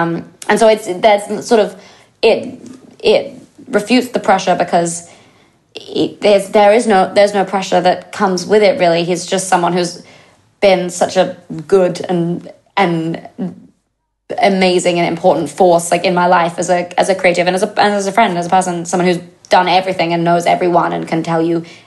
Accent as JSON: {"language": "English", "region": "England", "country": "United Kingdom", "said": "So I'm English, so I'm a fan"}